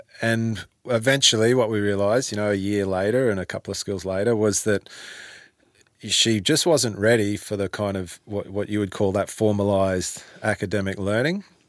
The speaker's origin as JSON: {"language": "English", "town": "Cairns", "region": "Queensland", "country": "Australia", "tie": "born or raised there", "said": "I grew up in Cairns and I grew up in creeks, you know, like they just were where we lived, yabbies and stuff."}